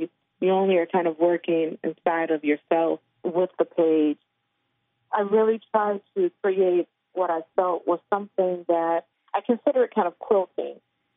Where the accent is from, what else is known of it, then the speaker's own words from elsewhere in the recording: Cleveland, Ohio, United States; also born or lived in New Orleans; I grew up in Cleveland, Ohio, in the Midwest